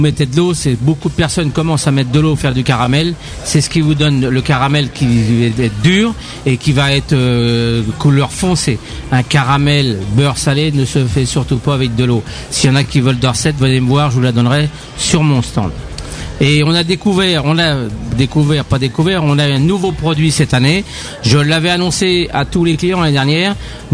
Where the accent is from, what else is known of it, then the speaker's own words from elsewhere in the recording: Brittany, France; quand vous venez chez nous en Bretagne